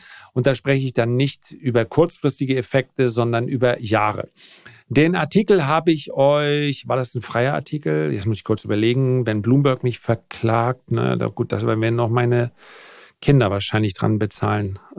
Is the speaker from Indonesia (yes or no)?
no; Northern Germany, Germany; Als Norddeutscher ist man ja jetzt auch nicht die geborene Lebensfreude.